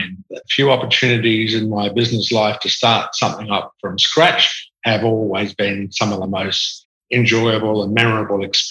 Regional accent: Perth, Western Australia, Australia; I was born in Perth and went to school here.

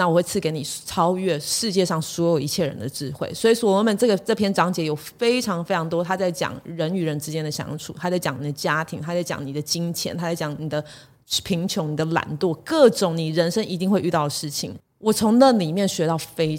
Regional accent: Kaohsiung, Taiwan; 我高雄人。

